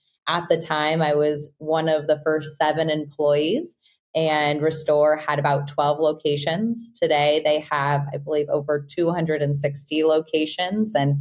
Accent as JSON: {"language": "English", "town": "Austin", "region": "Texas", "country": "United States", "tie": "born or raised there", "said": "I'm an Austinite, born and raised in Austin, Texas, where, you know, my franchising journey really began."}